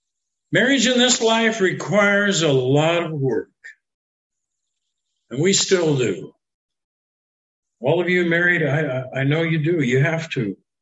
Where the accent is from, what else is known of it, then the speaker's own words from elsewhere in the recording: Astoria, South Dakota, United States; I'm from Astoria, South Dakota. I think it may have peaked at about 300. And that might have included the count of a couple dogs. I mean, it was a very small town.